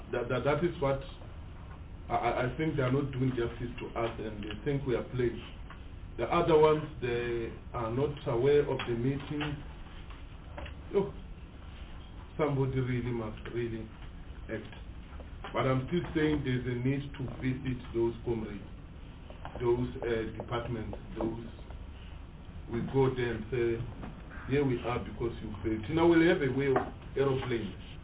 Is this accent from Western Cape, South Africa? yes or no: no; Gauteng, South Africa; Now there was in I'm from Gauteng.